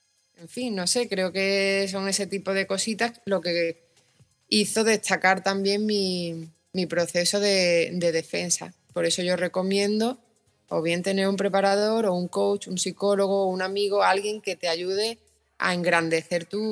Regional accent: Málaga, Andalusia, Spain; soy de Málaga

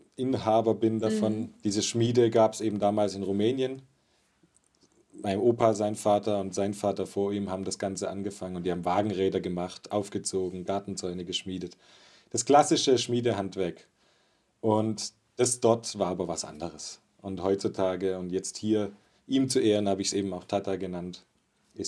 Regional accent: Germany; Meine Mama und er kamen dann hierher. Und so sind wir dann hier in Deutschland auch aufgewachsen.

